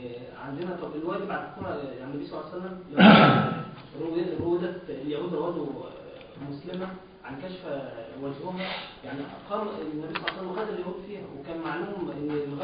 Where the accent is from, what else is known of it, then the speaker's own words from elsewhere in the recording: Alexandria, Alexandria Governorate, Egypt; بيتمادوا لان عندنا في اسكندريه